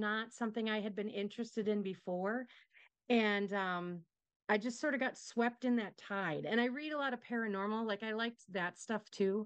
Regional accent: Wisconsin, United States; Well, I'm from Wisconsin, and I am a teacher by day. And I also do a lot of theater, and I'm a bowler, because if you're from Wisconsin, you have bowl.

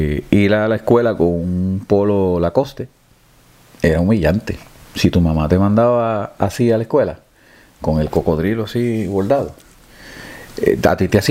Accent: Puerto Rico; now in United States; Nosotros somos de Puerto Rico.

